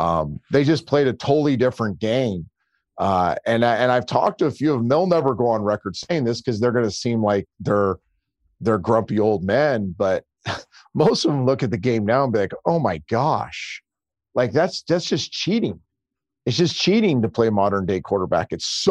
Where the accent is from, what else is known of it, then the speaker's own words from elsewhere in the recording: California, United States; I grew up in the Bay Area, so we were all kind of Joe fans.